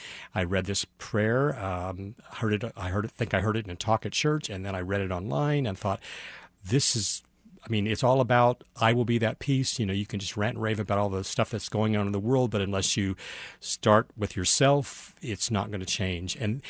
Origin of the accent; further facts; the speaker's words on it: Illinois, United States; also born or lived in Texas; I grew up in Illinois, went to college in Texas.